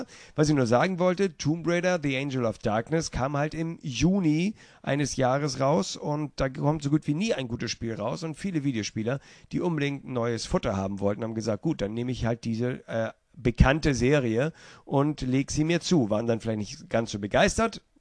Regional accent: Hamburg, Germany; in meiner Heimatstadt in Hamburg

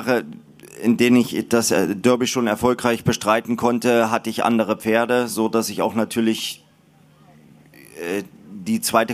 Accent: Germany; Und ich bin stolzer Deutscher und werde es immer bleiben.

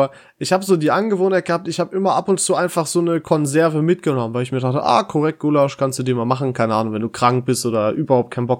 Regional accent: North Rhine-Westphalia, Germany; jeder Jeck ist anders, wie man hier bei uns im Pott sagt.

